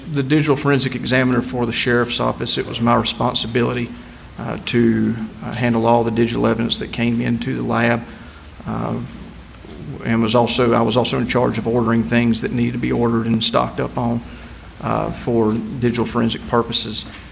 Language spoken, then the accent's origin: English; Charlotte, North Carolina, United States; I'm from Charlotte, North Carolina.